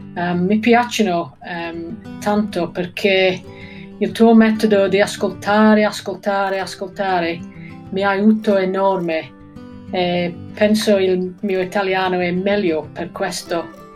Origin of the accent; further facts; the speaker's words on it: the north of England, United Kingdom; Italian is a second language; e sono inglese dal Nord Inghilterra.